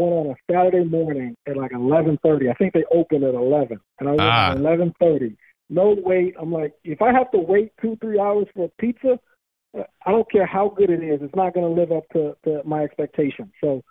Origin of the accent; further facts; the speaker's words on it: Oklahoma, United States; I grew up in Oklahoma, spent some time on the East Coast